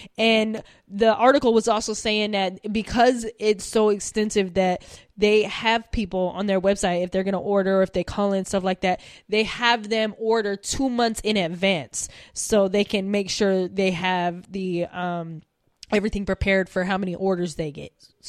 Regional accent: Utah, United States; because I'm from Utah

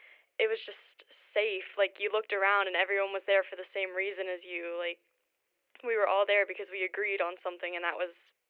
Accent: Louisiana, United States; I'm originally from Louisiana, so it was like a 16-hour drive and completely different.

